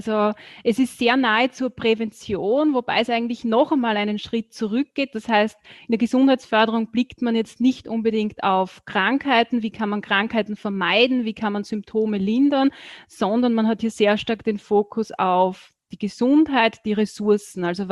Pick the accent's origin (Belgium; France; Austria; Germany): Austria; Burgenland; ich komme aus Österreich, genauer gesagt aus dem Burgenland. Das ist so das östliche Bundesland von Österreich, wird auch so als das sonnigste Bundesland bezeichnet.